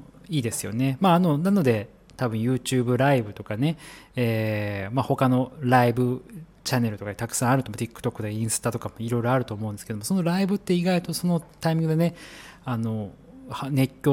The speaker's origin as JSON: {"language": "Japanese", "region": "Chiba", "country": "Japan", "tie": "born or raised there", "also_born_or_lived": "Fukushima / Saitama", "said": "生まれは福島なんですけども、育ちがずっと千葉でしてね、なので、まあ、30年のうち まあ、多くは、まあ、青春時代は間違いなく千葉ですし、まあ、社会人はどちらかというと千葉ではないですが、まあ、今帰ってきてまた千葉県に住んでいるという形ですので"}